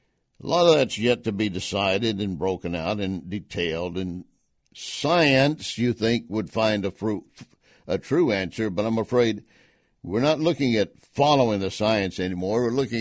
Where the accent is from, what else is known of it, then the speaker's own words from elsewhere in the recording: Texas, United States; And that I'm very familiar with because I'm from Texas.